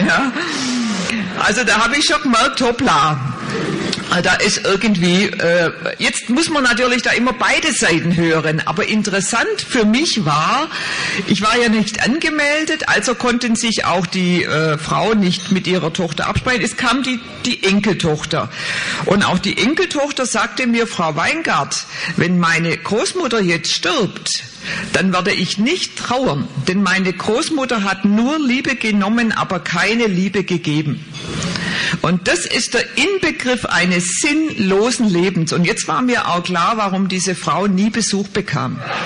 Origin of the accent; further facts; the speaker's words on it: Blaubeuren, Baden-Württemberg, Germany; als ich mit 15 Jahren in meiner Heimatstadt Blaubeuren im Altenheim gearbeitet habe als Schülerin